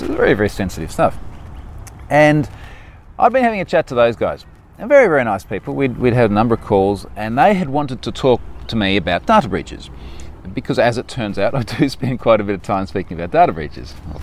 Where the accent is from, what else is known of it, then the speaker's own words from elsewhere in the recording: Queensland, Australia; Rockhampton is in my home state. It's in Queensland, which is nice.